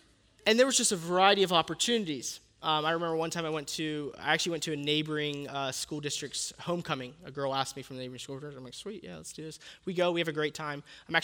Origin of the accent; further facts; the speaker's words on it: Pittsburgh, Pennsylvania, United States; I'm from Pittsburgh, Pennsylvania, but I actually do believe I was from Texas.